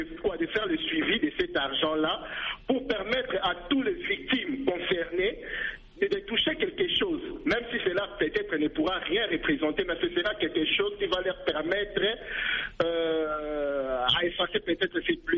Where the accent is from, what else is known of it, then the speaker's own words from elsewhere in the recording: DR Congo; now in South Africa; je suis de la RDC, je reste en Afrique du Sud